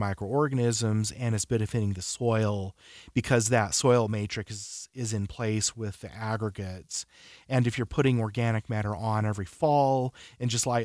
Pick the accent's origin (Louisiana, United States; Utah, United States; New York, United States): Utah, United States; I grew up in Davis County on the sandbar coming off of Hill Air Force Base into West Point.